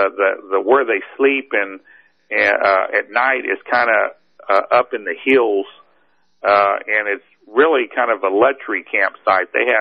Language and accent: English; Texas, United States; You know, I'm from Texas, so, you know, I've never seen any kind of trees that big.